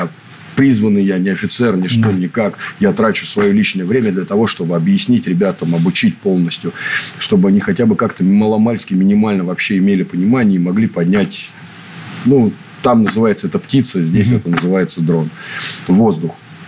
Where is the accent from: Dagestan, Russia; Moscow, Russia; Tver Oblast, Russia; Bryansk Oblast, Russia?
Moscow, Russia; Я Московская область, сам родился, вырос в Москве, прописан в Московской области